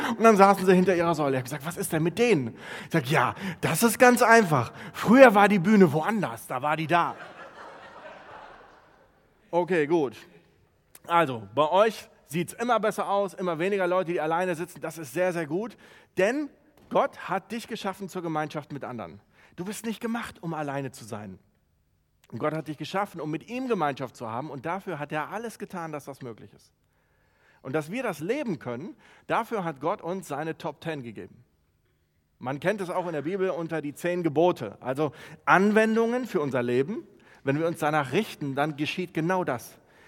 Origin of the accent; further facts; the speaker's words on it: Neuss, North Rhine-Westphalia, Germany; Ich komme aus Neuss, der ältesten Stadt Deutschlands.